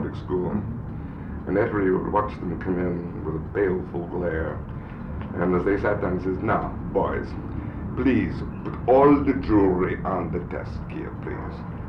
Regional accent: Fordham, New York, United States; I was born up in Fordham, New York, when it was semi-rural.

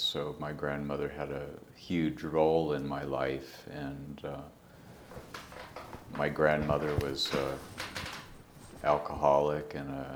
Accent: Cherokee, Iowa, United States; born there; I was born in Cherokee, Iowa on December 24th, 1962. And Cherokee, Iowa is a little farm town, about 6,000 people in northwest Iowa. The nearest city is Sioux City, Iowa.

